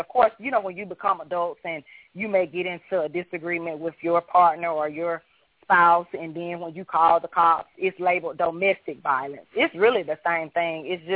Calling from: Valley, Alabama, United States; Hi, Frank. … I'm calling from Valley, Alabama.

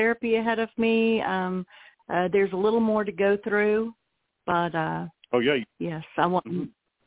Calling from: Tulsa, Oklahoma, United States; I'm outside of Tulsa.

